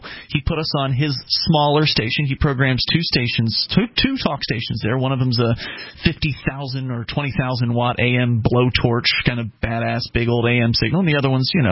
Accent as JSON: {"language": "English", "town": "Sarasota", "region": "Florida", "country": "United States", "said": "I'm from Sarasota originally in Florida, so the west coast just south of Tampa."}